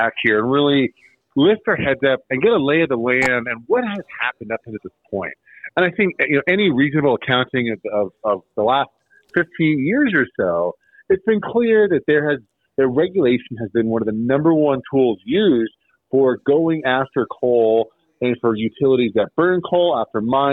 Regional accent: Sheridan, Wyoming, United States; I grew up in Sheridan, Wyoming. You know, we're a mining town.

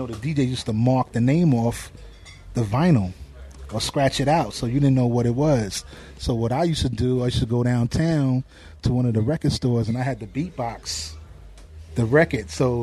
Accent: Hollis, New York, United States; growing up in Hollis, you know, being around … you're around a lot of people.

